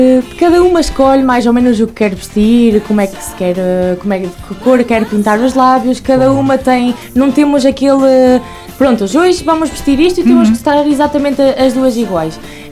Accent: Mirandela, Bragança, Portugal; porque nós somos de Mirandela

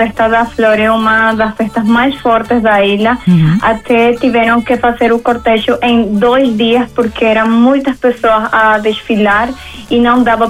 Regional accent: Venezuela; Eu sou venezuelana, nasci na Venezuela, mas meus pais são portugueses e é de ali que eu tenho a dupla nacionalidade.

